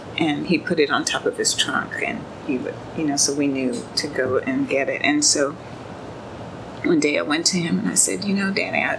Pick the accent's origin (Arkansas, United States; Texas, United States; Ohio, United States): Texas, United States; Kingsville; born there; when I was born in Kingsville, it was the tail end of segregation.